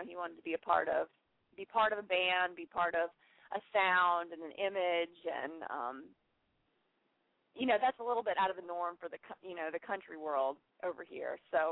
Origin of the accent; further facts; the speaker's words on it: Mississippi, United States; Well, I grew up in Mississippi.